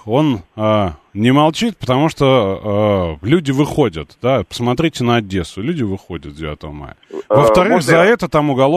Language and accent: Russian; Moscow, Russia; Мы, москвичи, считаем себя их одним народом.